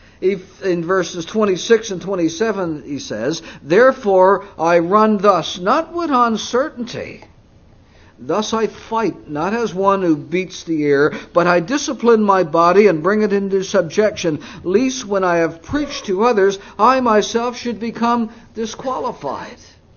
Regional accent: Canada; Growing up in Canada, that's our national game up there

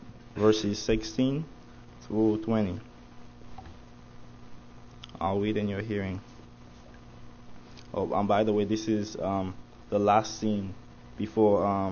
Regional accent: Haiti; English is a second language; now in United States; It's interesting that Pastor mentioned that I'm from Haiti.

